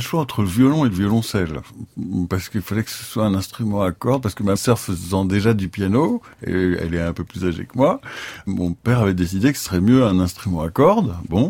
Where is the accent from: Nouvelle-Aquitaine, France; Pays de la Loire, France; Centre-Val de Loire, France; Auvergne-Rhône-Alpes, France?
Pays de la Loire, France; Nantes; born there; je suis violoncelliste, je suis né en 1972 à Nantes.